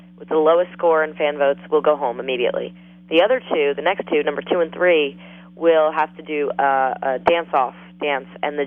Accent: Long Island, New York, United States; now in Los Angeles, United States; Long Island.

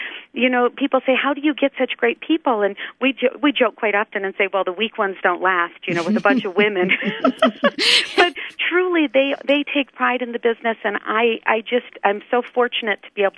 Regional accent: Okemos, Michigan, United States; came back to my hometown of Okemos and started my business in a tiny little 256 square foot office

